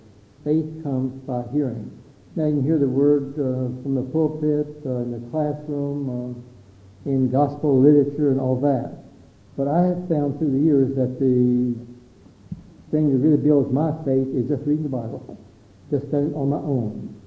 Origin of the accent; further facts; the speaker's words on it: Virginia, United States; now in Phoenix, United States; Phil and I grew up in Northern Virginia. We went to, I suppose, Washington, D.C. 2 or 3 times.